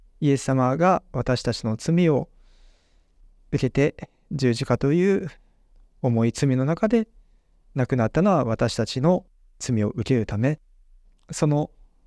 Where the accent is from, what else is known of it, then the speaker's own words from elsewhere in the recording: Nagano, Japan; born there; 私は長野県で生まれました。